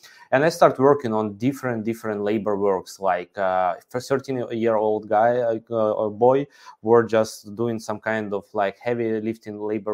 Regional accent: Ukraine; English is a second language; so originally I'm from Ukraine. I'm Ukrainian. I never been abroad, never been in different cities, different regions at all

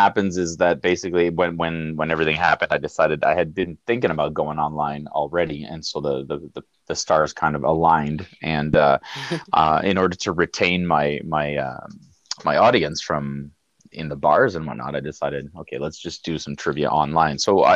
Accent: Ottawa, Ontario, Canada; also born or lived in Trois-Rivières; So I grew up in Ottawa. I was actually born in Trois-Rivières, but I grew up in Ottawa.

